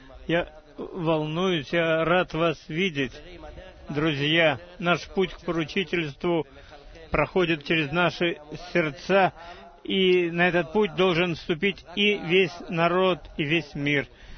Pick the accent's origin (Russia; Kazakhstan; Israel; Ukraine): Israel; Jerusalem, Jerusalem District; Добрый вечер, я из Иерусалима